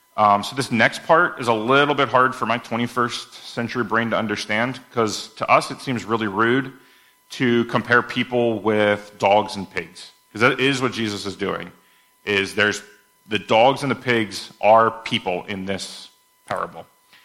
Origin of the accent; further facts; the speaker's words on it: United States; I had an analogy here that might only work because I'm an American